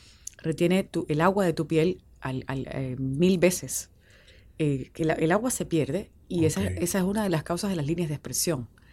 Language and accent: Spanish; Havana, Cuba; Soy habanera, me encanta mi ciudad. La Habana es una ciudad preciosa.